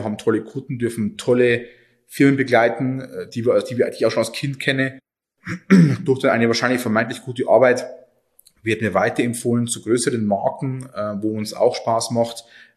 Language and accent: German; Oberviechtach, Bavaria, Germany; Und Oberfichtach ist meine Heimat. Also du wirst, wenn du hier in 5000 Dorf, Stadtgemeinde mit 5000 Einwohnern lebst